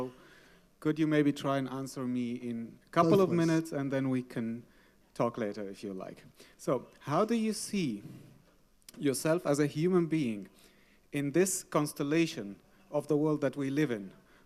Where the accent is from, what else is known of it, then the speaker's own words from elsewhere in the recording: Syria; I'm from Syria.